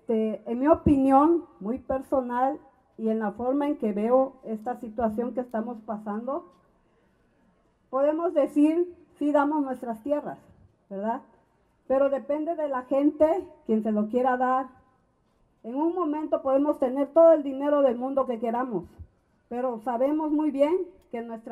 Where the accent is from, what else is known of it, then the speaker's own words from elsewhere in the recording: Chapultenango, Chiapas, Mexico; vengo de la comunidad de Chapultenango, Chiapas, de aquí del estado.